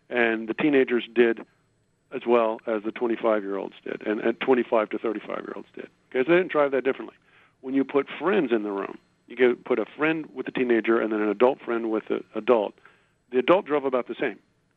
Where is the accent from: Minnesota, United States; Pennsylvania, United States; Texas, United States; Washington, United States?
Texas, United States; Houston; including most of Texas, I grew up in Houston